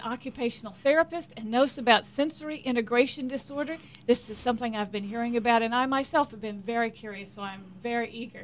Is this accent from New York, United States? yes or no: no; Houston, Texas, United States; And you're originally from Houston, my hometown.